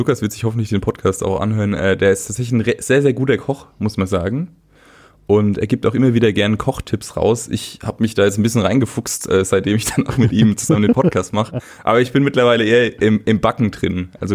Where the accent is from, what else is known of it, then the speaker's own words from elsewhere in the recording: Bavaria, Germany; Und ich komme aus dem Spessart.